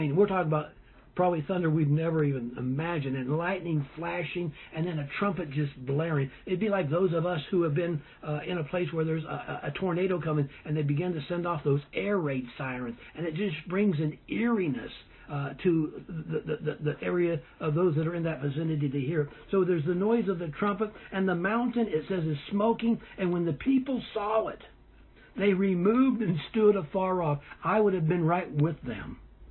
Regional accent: California, United States; I grew up in California, and a couple of times we would go, several times we went to Yosemite National Park

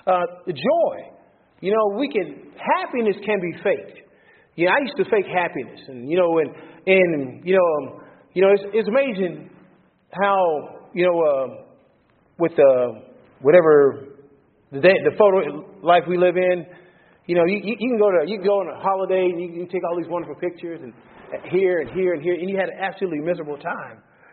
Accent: Canada; I'm from Canada.

